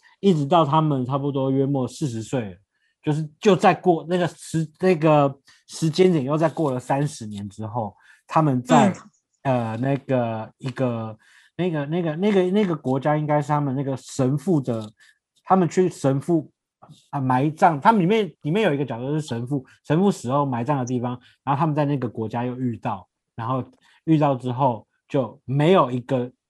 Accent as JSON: {"language": "Chinese", "country": "Taiwan", "first_language": "Taiwanese Hokkien", "said": "我们台湾人不能讲自己的母语、台语是我们的母语，但是在那个时候只能讲国语。"}